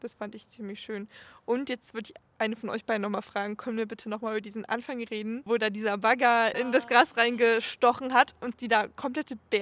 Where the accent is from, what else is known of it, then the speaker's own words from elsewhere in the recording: Leipzig, Saxony, Germany; ich bin ja auch so als Leipzigerin aufgewachsen